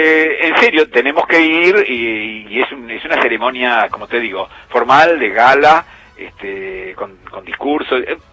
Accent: Argentina

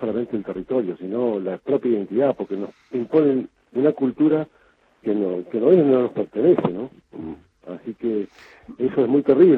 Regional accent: Cushamen, Chubut, Argentina; Yo soy una persona de 50 años, vuelvo a repetir, vengo de Cusamen, de Cusamen, todo lo que he dicho, una comunidad que está arriba del Pesquera

